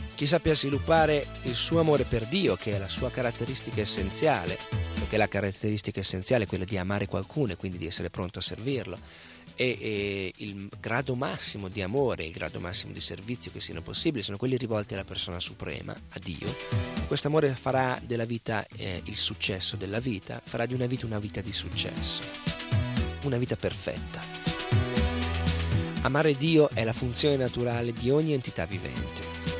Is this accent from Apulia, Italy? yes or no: no; Milan, Lombardy, Italy; born there; Io sono nato a Milano 31 anni fa, non sono né un indiano né un hindu.